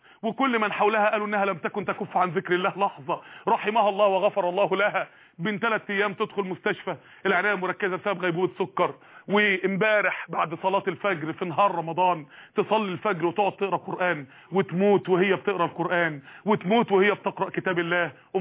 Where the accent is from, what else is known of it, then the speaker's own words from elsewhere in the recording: Mansoura, Dakahlia, Egypt; وفاء لإحدى النساء الفاضلات اللي عندنا في المنصورة